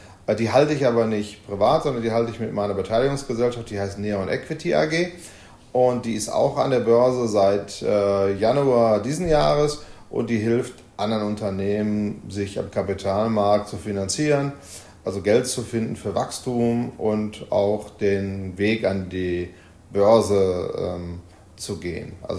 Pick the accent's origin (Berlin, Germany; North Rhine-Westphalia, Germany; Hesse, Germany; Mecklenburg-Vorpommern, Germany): North Rhine-Westphalia, Germany; Essen; Ich war der Erste, der die Autoaufbereitung mal gemacht hat im Ruhrgebiet, in meiner Heimatstadt Essen